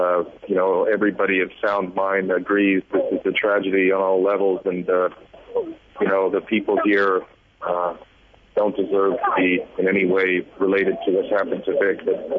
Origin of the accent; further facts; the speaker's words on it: United States; born there; I was born in America.